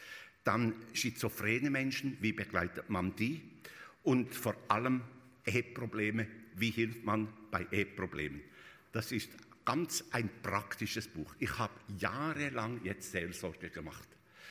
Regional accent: Switzerland; Ich bin in der Schweiz aufgewachsen, bin erst Lehrer gewesen.

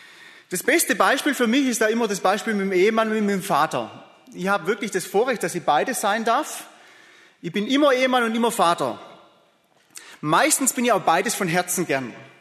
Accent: Heilbronn, Baden-Württemberg, Germany; Ich bin ja auch aus der Nähe von hier, ganz grob gesagt, Heilbronner Gegend.

